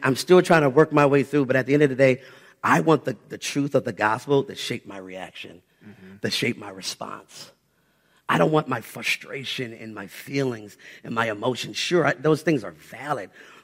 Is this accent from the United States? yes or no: yes; Strongsville, Ohio, United States; my family and I, we grew up in Strongsville, and it was very apparent everywhere we went, the grocery store, the movies, the schools, we were 99.9% of the time the only African-American families that happened to be there.